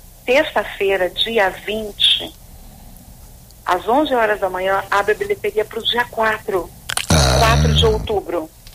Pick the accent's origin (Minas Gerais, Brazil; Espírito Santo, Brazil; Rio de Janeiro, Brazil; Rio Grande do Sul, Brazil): Espírito Santo, Brazil; enquanto capixaba, antes de tudo isso, eu consegui dois prêmios nacionais na área de teatro e música.